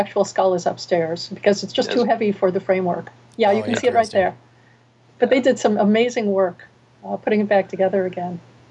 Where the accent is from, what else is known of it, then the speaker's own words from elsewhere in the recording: Illinois, United States; I come from Illinois, and we have a state fossil, and it's called the Tully Monster.